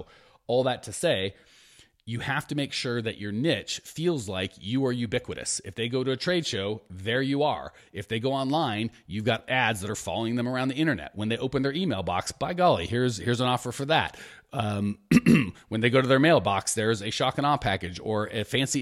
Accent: Phoenix, Arizona, United States; It's going to be here in my hometown, Phoenix.

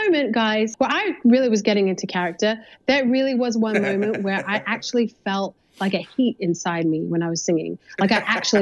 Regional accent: England, United Kingdom; accent: English; are people going to know I'm English if I use my English accent?

